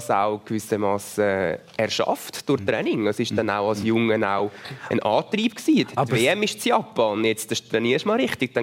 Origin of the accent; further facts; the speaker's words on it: Winkel, Zurich, Switzerland; Und wir sind im Winkel bei Bülach aufgewachsen. Das ist ein Dorf, wirklich im klassischen Sinn eigentlich, wo man sich gekannt hat